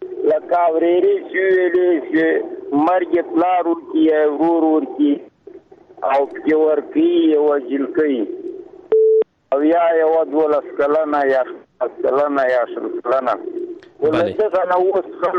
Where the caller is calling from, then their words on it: Paktia, Afghanistan; زه د پکتیا دی ولایت